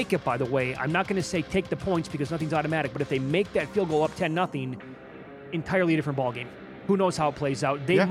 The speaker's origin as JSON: {"language": "English", "region": "Midwest", "country": "United States", "tie": "born or raised there", "said": "I'm from the Midwest, so that's all I grew up in."}